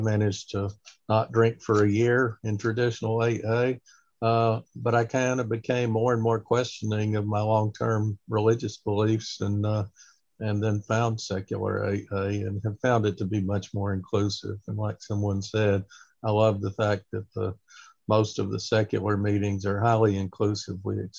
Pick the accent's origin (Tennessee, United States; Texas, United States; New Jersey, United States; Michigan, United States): Tennessee, United States; Chattanooga; That's right. … from Chattanooga, Tennessee.